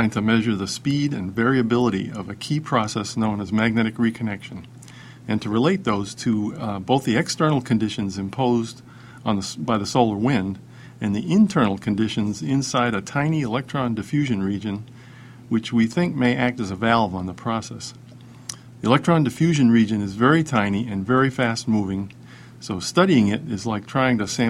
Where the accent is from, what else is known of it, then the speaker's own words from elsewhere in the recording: Portsmouth, New Hampshire, United States; the auroras that hooked me on this field of study in my hometown of Portsmouth, New Hampshire.